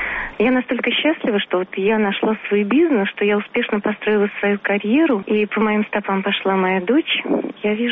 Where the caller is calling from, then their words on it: Moscow Oblast, Russia; Я звоню вам из Подмосковья.